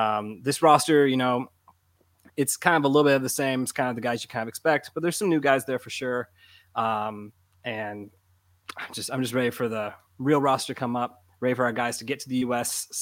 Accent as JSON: {"language": "English", "region": "Florida", "country": "United States", "tie": "born or raised there", "said": "I was born and raised in Florida. So my, my capability with cold is not up to par with some of those Northerners"}